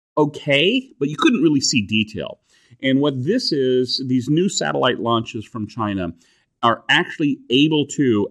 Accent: Germany; the house I grew up in Germany

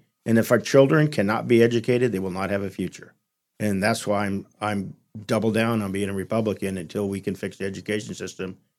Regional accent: California, United States; As you know, born and raised in California, my family was poor. My father was a migrant coming in. I worked in the fields, worked my way through college.

